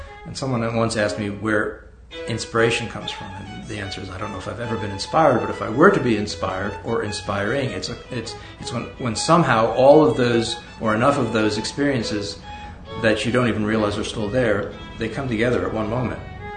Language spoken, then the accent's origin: English; New York, United States; I'm from New York.